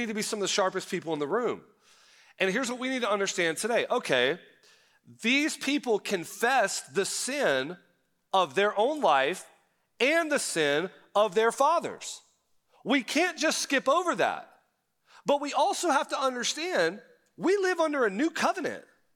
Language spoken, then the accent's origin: English; Jacksonville, Florida, United States; I grew up in Northeast Florida, in Jacksonville, Florida, and I felt like I was pretty acquainted with racial issues.